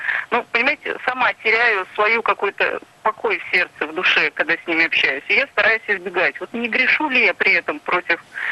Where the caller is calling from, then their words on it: Stary Oskol, Belgorod Oblast, Russia; я звоню из Старого Оскола.